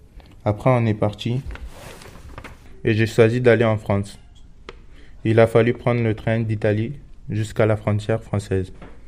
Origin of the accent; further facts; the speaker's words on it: Mali; Je suis un Malien. En partant du Mali en voiture, on est allé en Algérie.